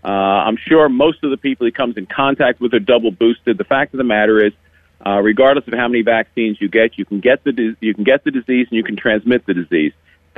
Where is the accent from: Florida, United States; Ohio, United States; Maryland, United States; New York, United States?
Maryland, United States; But look, I'm from Maryland.